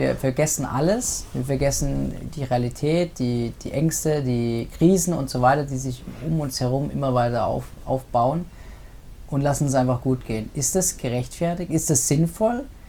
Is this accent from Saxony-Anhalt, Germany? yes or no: no; Munich, Bavaria, Germany; ich denke mir als Münchner